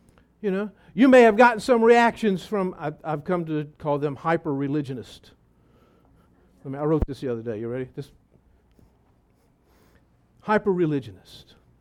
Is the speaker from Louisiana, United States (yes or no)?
yes; West Monroe, Louisiana, United States; because I'm a redneck from West Monroe, Louisiana, and I like to keep it simple. You know, I'm also Irish, so we really keep it simple.